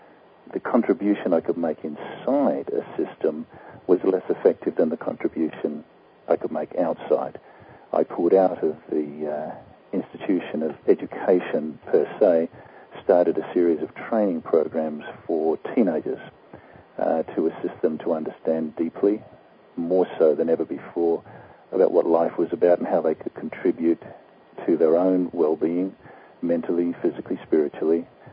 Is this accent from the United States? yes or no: no; Australia; moved away as an adult; my parents migrated to Australia. I grew up in Australia